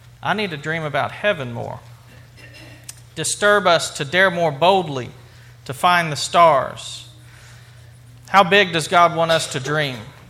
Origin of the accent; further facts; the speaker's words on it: United States; I'm an American.